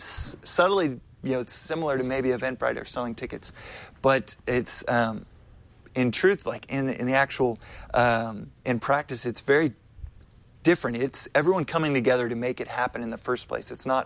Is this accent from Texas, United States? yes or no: yes; Texas, United States; You know, born and bred in Texas, you have a lot of pride for your